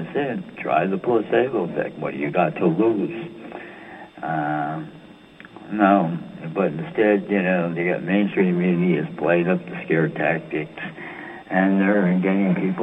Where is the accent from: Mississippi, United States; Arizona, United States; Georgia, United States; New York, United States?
New York, United States; New York City; Hey, you know, I'm from New York City. That's my senator.